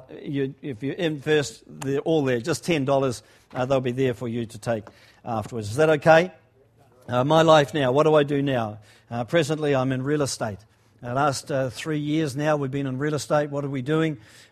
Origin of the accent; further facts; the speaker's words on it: Auckland, New Zealand; also born or lived in Christchurch; We lived in Auckland. I was brought up in Auckland. My early years through to the age 17 were in Auckland.